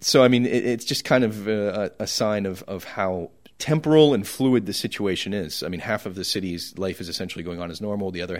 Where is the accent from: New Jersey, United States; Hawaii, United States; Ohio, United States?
Ohio, United States; I'm from Ohio where we had tornado drills in elementary school, and it was very much like that.